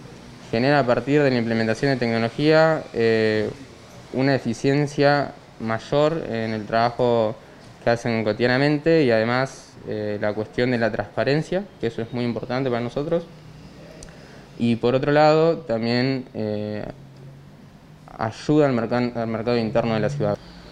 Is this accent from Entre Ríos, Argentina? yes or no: no; Luján, Buenos Aires Province, Argentina; soy de Luján.